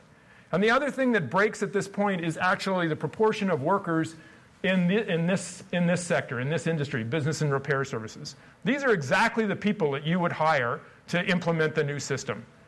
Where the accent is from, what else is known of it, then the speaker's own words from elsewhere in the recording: Canada; There's a reason why, as a Canadian, I want to present this model